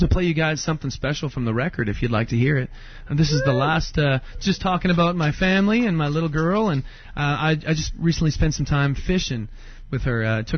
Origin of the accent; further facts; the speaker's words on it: Pembroke, Ontario, Canada; Growing up in Pembroke, we're really close to CFB Petawawa, too, and we're not even too far from Trenton here as well.